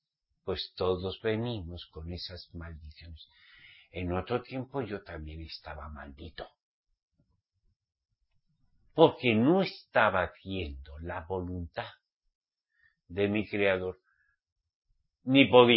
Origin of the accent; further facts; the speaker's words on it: Spain; Yo soy español